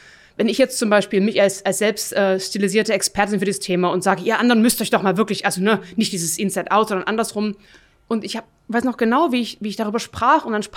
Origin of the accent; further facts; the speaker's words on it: Germany; now in Switzerland; Also ich bin ursprünglich aus Deutschland, lebe jetzt in der Schweiz, bin sehr froh darüber